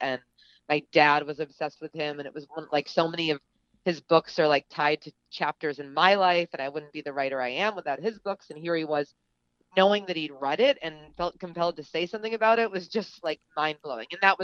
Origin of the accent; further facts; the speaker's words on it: Cape Cod, Massachusetts, United States; So I grew up on Cape Cod, and I had a lot of retail jobs.